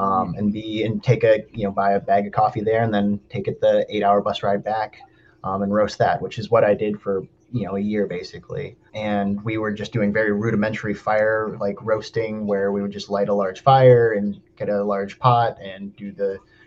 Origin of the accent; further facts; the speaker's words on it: Minneapolis, Minnesota, United States; You know, I was raised in Minneapolis.